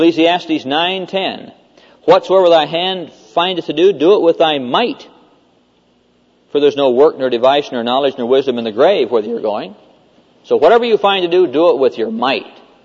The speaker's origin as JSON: {"language": "English", "town": "Neola", "region": "Iowa", "country": "United States", "said": "I mean, I come from Neola High School. 900 people in the whole town. My graduating class, there were 14 people, 12 boys and 2 girls."}